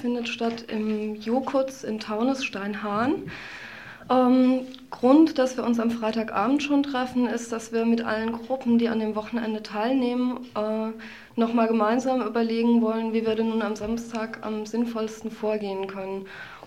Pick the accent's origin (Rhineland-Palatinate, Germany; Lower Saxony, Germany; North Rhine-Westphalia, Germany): Rhineland-Palatinate, Germany; Mainz; Ja, also ich komme aus Mainz.